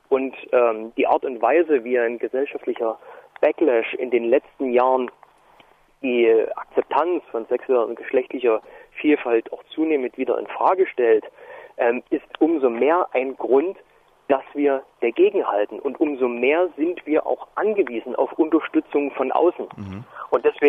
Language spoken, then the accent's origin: German; Saxony, Germany; aus meiner Heimatstadt, einer kleinen Stadt im Erzgebirge